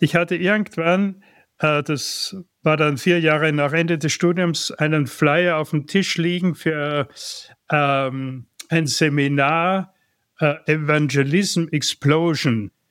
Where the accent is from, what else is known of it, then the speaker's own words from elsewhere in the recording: Graz, Styria, Austria; geboren und aufgewachsen in Graz, in Österreich, die Hauptstadt der Steiermark. Eine sehr schöne Stadt, wie ich finde. Und dort habe ich 20 Jahre gelebt